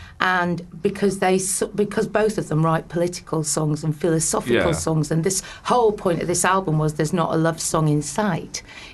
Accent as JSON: {"language": "English", "region": "England", "country": "United Kingdom", "said": "I'm actually from the North."}